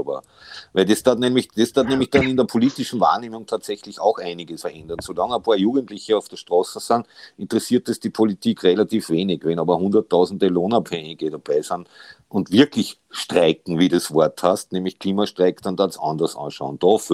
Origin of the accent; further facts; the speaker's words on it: Salzburg, Austria; ich bin in Salzburg aufgewachsen, da gibt es prinzipiell ein bisschen mehr Schnee, aber jetzt gibt es auch fast keinen mehr.